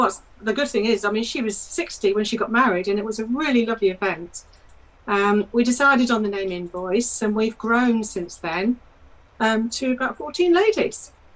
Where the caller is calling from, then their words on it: Grantham, East Midlands, United Kingdom; I'm calling from Grantham.